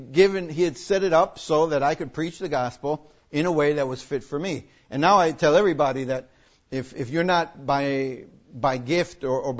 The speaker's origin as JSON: {"language": "English", "country": "United States", "said": "And me being an American, it's very hard for her to get a visa"}